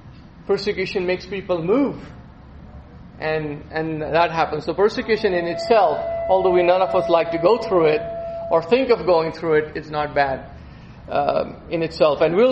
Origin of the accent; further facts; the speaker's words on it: India; it's always kind of baffled me when I was growing up in India, and sometimes here